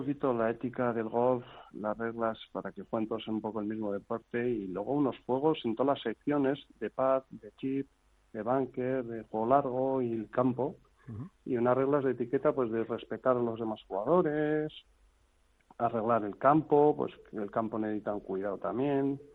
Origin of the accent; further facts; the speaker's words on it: Azkorri, Basque Country, Spain; Sí, yo soy de Azcorri, sí.